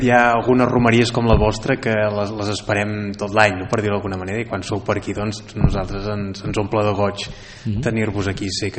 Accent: Girona, Catalonia, Spain; born there; jo vaig estudiar dret a Girona, jo sóc nascut a Girona, per tant, de terres gironines també.

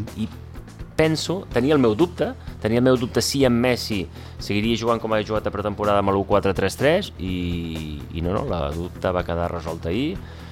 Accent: Sant Pol de Mar, Catalonia, Spain; com que nosaltres som molt de Sant Pol

